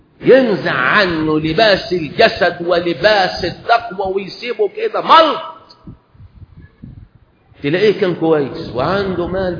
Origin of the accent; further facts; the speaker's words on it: Egypt; طعام الدنيا كلها عندنا في مصر